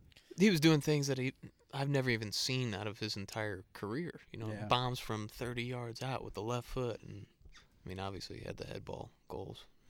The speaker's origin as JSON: {"language": "English", "country": "United States", "said": "I mean, I'm from America, so I can say this."}